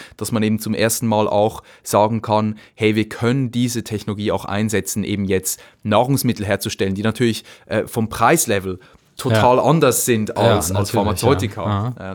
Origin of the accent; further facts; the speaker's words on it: Zurich, Switzerland; ich bin im Zürcher Weinland aufgewachsen, im Dorf. Das ist nicht weit von Winterthur.